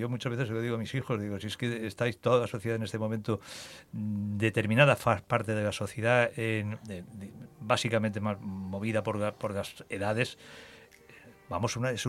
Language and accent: Spanish; Valencian Community, Spain; Yo me proclamo valenciano, enamoradísimo de mi tierra y además la defenderé a muerte.